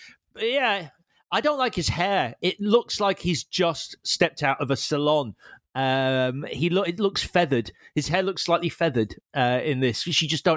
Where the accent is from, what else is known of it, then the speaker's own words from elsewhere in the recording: United Kingdom; I don't shout because I am still British, so I tip.